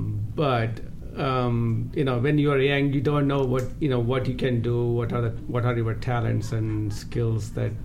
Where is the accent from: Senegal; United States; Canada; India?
India; born there; Again, I was born in India, so I naturally carry that accent. Probably I've been carrying that for my life.